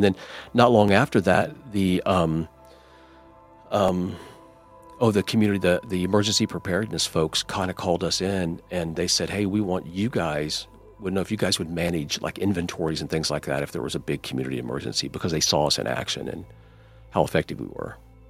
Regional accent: Indiana, United States; No, I'm from here. I'm from Indiana.

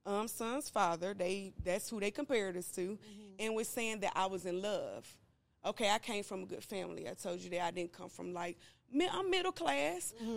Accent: Ellenwood, Georgia, United States; also born or lived in Ashby; I'm originally from Ashby, but my mom married my dad, and we moved to Glen, to Ellenwood, I mean, and on the east side. So that's where I was raised at.

